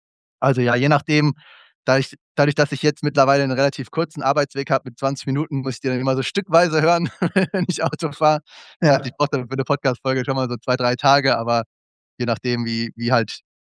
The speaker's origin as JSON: {"language": "German", "town": "Heidelberg", "region": "Baden-Württemberg", "country": "Germany", "said": "ich komme ja aus Heidelberg"}